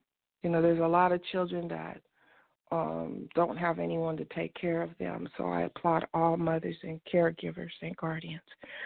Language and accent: English; California, United States; I keep trying to tell him I'm from California. That's how we get down out here.